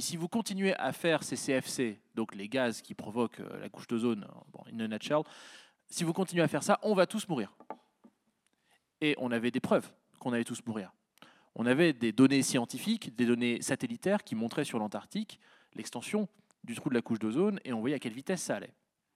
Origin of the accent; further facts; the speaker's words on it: France; En tant que Français, on peut s'enorgueillir, industriellement parlant